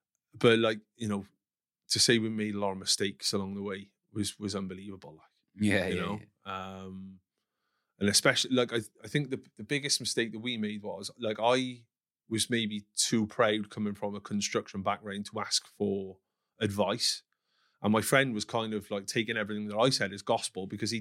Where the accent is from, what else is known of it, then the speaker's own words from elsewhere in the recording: Wales, United Kingdom; also born or lived in Cheltenham / United States; I'm from Wales initially. I moved up to Cheltenham when I was in university. So I was there for like 4 or 5 years.